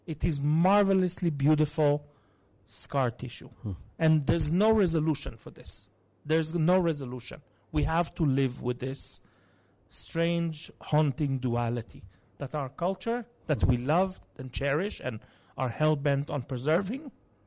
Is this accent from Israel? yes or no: yes; Jerusalem, Jerusalem District, Israel; I was raised right here in Rehov Chernyakhovsky. And Jerusalem of my childhood was much more secular than it is right now.